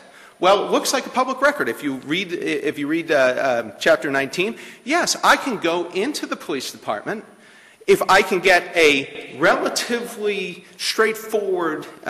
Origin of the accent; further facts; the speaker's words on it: Milwaukee, Wisconsin, United States; from Milwaukee